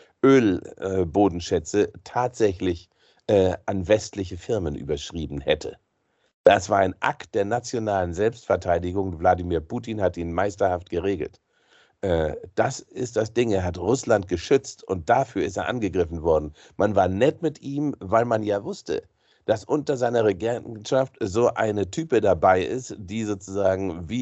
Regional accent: Germany; Ich bin nicht neutral als Deutscher, wenn mein Land verwickelt ist in eine gewaltige Aggression.

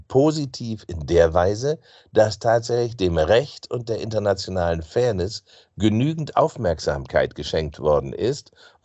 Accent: Germany; Und das sage ich als Deutscher, als Europäer

